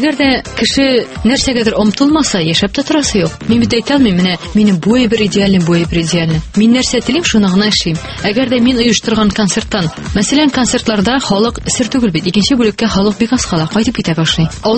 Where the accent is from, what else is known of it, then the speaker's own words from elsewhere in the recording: Aktanysh, Tatarstan, Russia; әлбәттә инде минем бүтән районнан чыгып караганым юк. Мин Актаныштан.